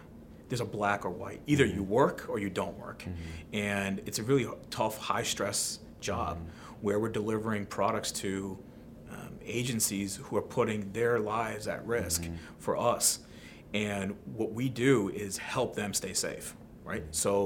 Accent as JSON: {"language": "English", "town": "Fairfax", "region": "Virginia", "country": "United States", "tie": "born or raised there", "said": "I'm a Northern Virginia guy. I went to George Washington University. I grew up in Fairfax. I never want to leave the area"}